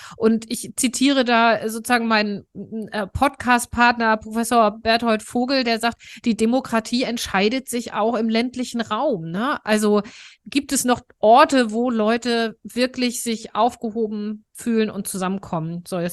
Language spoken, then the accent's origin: German; Hamburg, Germany; meine Heimat vor Augen, die früher sozusagen, also Stadtrand von Hamburg, von so einer Fußgängerzone geprägt.